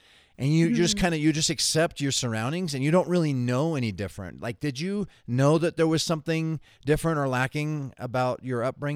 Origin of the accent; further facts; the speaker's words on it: United States; I'm American. I feel like I can't identify with that challenge. Like I grew up in a pretty small house